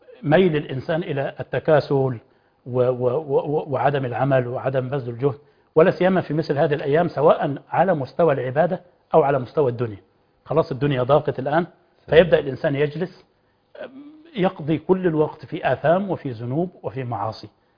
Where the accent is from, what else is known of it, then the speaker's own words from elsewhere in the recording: Egypt; كلنا كمصريين